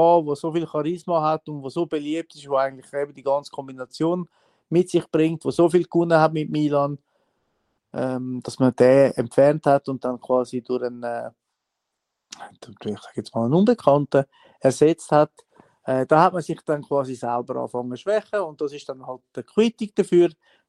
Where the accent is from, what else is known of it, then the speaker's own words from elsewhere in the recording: France; Ja, ich bin Franzose, genau.